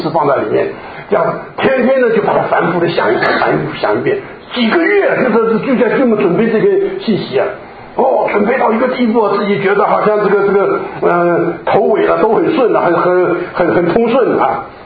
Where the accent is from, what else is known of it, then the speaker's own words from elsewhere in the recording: China; 你们知道我们中国人一个农村的房子很简陋的啊